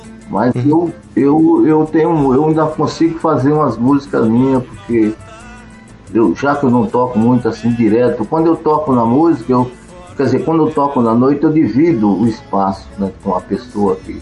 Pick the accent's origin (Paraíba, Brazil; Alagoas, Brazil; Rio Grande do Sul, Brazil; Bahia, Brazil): Alagoas, Brazil; Porto Calvo; also born or lived in Maceió; Olha, rapaz, eu tenho a impressão que essa composição começou em Porto Calvo, né? Minha terra natal.